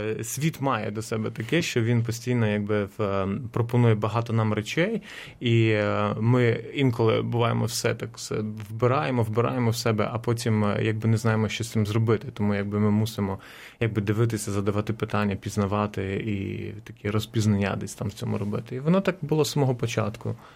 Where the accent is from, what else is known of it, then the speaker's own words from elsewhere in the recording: Zhytomyr, Zhytomyr Oblast, Ukraine; я походжу з Житомира, і Житомир має таку певну славу католицької церкви. в Україні.